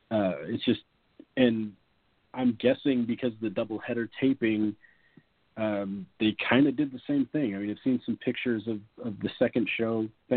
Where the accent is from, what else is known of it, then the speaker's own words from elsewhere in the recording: Fresno, California, United States; And I want to apologize to everybody for Fresno. I'm sorry.